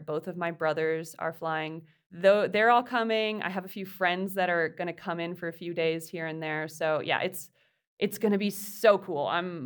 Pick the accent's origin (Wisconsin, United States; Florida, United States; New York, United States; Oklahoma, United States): Wisconsin, United States; I grew up a runner in Wisconsin, and I wanted to be an Olympian in track and field.